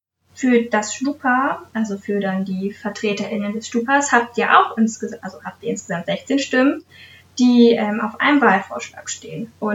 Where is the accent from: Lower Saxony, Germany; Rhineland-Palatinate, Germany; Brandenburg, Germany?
Lower Saxony, Germany; Hannover; Wie bereits erwähnt, komme ich aus dem Norden Hannovers.